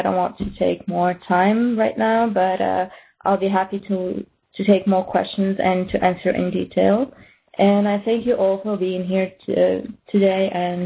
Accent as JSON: {"language": "English", "country": "Tunisia", "said": "I'm from Tunisia, and I'm a teacher"}